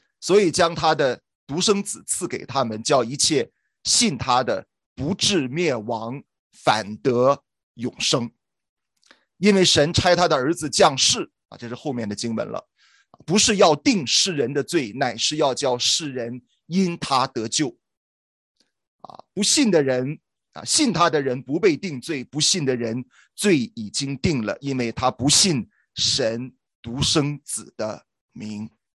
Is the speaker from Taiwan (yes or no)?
no; China; now in Toronto, Canada; 那么也是在多伦多我们从中国来的移民